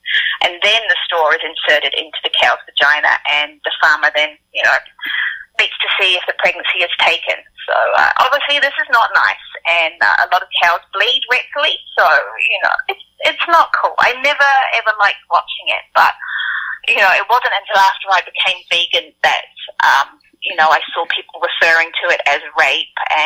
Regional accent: England, United Kingdom; moved away as an adult; I grew up in England, and when I was growing up, I had a field of cows behind my house.

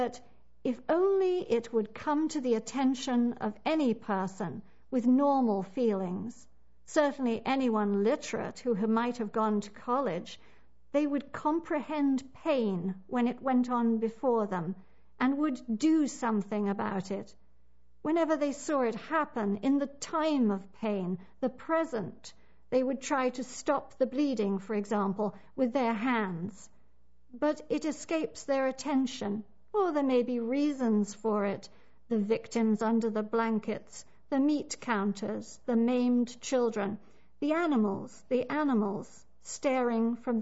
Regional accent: India; Growing up in India, my mother's house was always full of human refugees, poor and disabled people, unwed mothers who had been cast out by their families, as well as orphaned animals.

